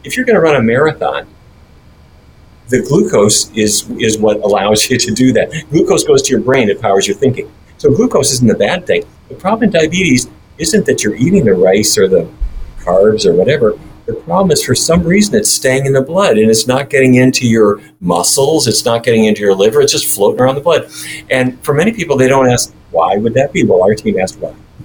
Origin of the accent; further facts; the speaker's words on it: Fargo, North Dakota, United States; Growing up in Fargo, as I mentioned, my dad grew up in the cattle business, like everybody else in the family.